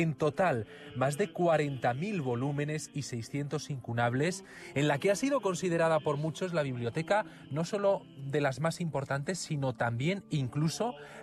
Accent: San Lorenzo de El Escorial, Community of Madrid, Spain; ¿Qué tal, Nieves? Encantado de saludarte otro lunes y más para callejear por mi pueblo, hay que decirlo.

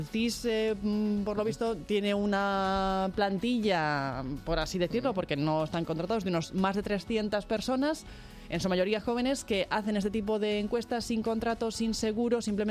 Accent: Ávila, Castile and León, Spain; Bueno, yo soy de Ávila, ¿eh? Yo soy de Ávila.

